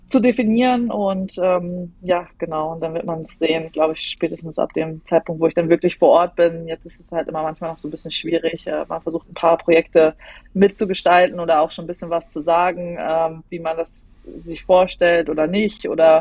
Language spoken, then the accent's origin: German; Wasserburg, Bavaria, Germany; Also ich weiß, ich komme aus Wasserburg